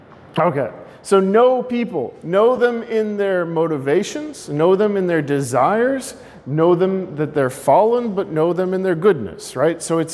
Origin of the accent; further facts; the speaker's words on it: the South, United States; I grew up in the South, so you get this on your street corners.